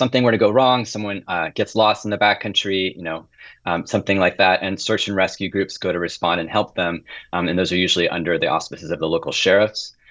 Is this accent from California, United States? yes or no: yes; California, United States; now in Tahoe, United States; I mean, I grew up in the Bay Area and I wish I was growing up in Tahoe. And then when I sort of was freed from college, I moved to the mountains